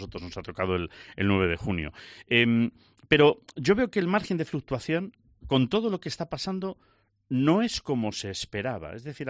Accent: Spain; Somos muchos los españoles que pensamos

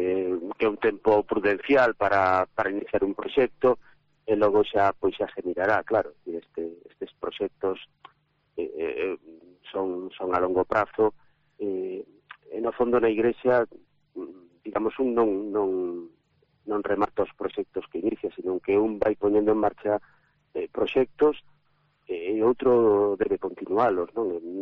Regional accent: Redondela, Galicia, Spain; Souto Maior, pode decir casi que a miña parroquia natural, eu son de Redondela, non? Pero a miña familia, a miña nai, Souto Maior, a miña familia máis inmediata, vive ali

